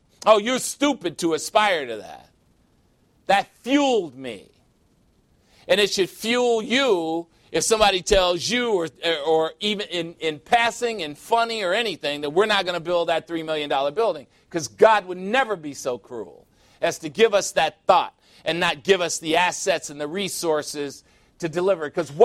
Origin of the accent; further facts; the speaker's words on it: Chicago, Illinois, United States; And we have a unique situation here because everybody came from someplace, and even me. I came from Chicago.